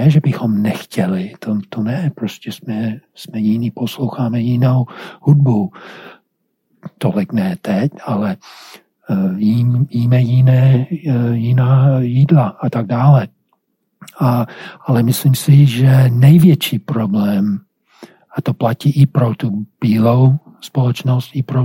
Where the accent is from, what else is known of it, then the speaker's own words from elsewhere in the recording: North Carolina, United States; protože jsem vyrůstal v Severní Karolíně, takže pro mě to není nic nového